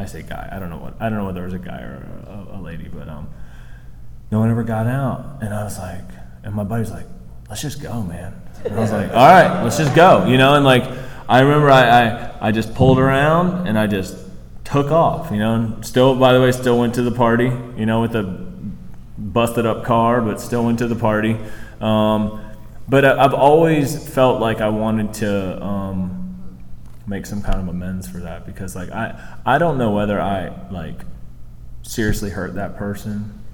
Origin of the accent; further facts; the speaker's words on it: Virginia Beach, Virginia, United States; and I grew up in Virginia Beach